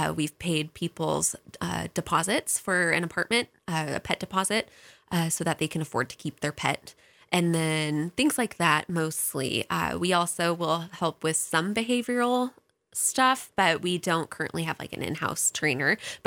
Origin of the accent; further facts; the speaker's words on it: Coeur d'Alene, Idaho, United States; We're from Coeur d'Alene